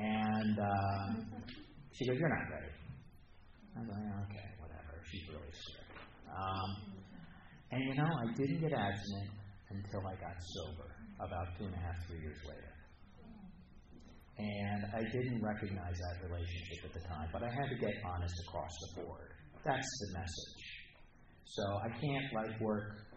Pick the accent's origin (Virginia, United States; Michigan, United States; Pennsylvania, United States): Virginia, United States; Charlottesville; I'm an alcoholic from Charlottesville, Virginia, and I need to talk to somebody after the meeting